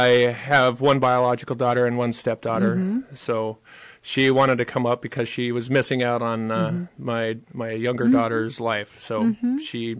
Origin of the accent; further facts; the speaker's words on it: Jerome, Idaho, United States; now in Haines, United States; I'm originally from southern Idaho in a small town called Jerome, Idaho, and I came up here on a vacation long time ago.